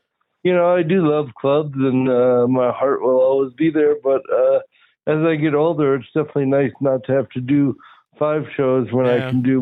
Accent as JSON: {"language": "English", "country": "Cameroon", "tie": "born there", "said": "I just turned 45, so I reached the age limit. Unfortunately, I was born in Cameroon, West Africa."}